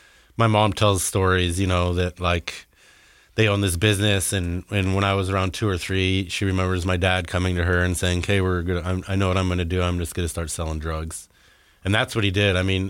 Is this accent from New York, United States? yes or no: no; Park City, Utah, United States; I was born here in Salt Lake and grew up in Park City.